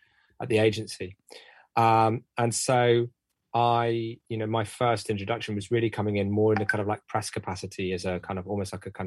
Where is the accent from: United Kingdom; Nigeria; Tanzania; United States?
United Kingdom; Bristol, South West England; We're both from Bristol.